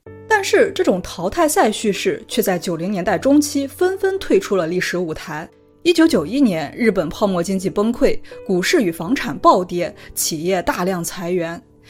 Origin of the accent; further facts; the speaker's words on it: China; 这个经历就跟中国80-90后一代特别的相似，我们就是整个童年都是在经济高速发展的环境中度过的